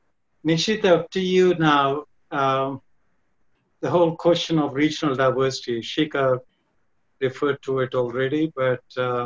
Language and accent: English; Andhra Pradesh, India; I come from Andhra Pradesh